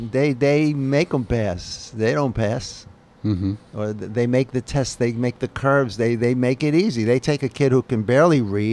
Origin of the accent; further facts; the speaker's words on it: Bronx, New York, United States; I was born and raised in the Bronx.